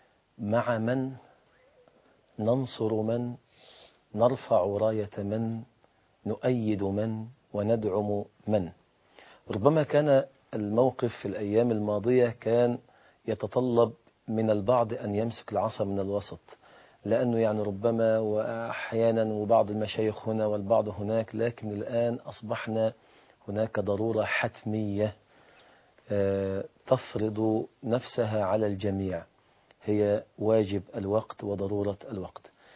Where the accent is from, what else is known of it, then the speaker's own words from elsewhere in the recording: Egypt; بلادنا مصر، قلب الإسلام وقلب العالم الإسلامي كله